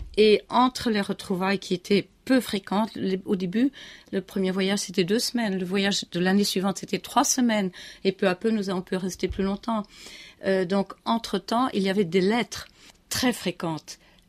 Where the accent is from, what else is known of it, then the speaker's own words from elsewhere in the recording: France; also born or lived in Bonn / Brussels; puis très rapidement à Berlin, à Bonn, à Bruxelles, et seulement après à Paris, où nous sommes arrivés en 1960. Mais effectivement, j'ai grandi en France.